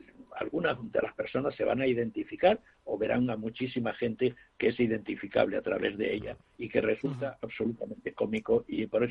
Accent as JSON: {"language": "Spanish", "town": "Las Palmas de Gran Canaria", "region": "Canary Islands", "country": "Spain", "tie": "born or raised there", "also_born_or_lived": "Extremadura", "said": "no soy exactamente canario, es decir, soy extremeño de nacimiento, pero desde los 4 años hasta los 18 viví en Las Palmas de Gran Canaria, y mis juegos fueron al lado de la casa de Galdós, justamente porque vivía en el barrio de Vegueta."}